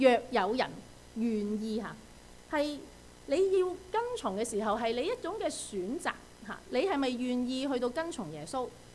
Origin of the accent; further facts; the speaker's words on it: Hong Kong; moved away; 嗱我都想去旅行嘅，我都會翻香港嘅。但是你知啦，我哋香港人咧，疫情之前咧，一年都起碼去幾次旅行噶嘛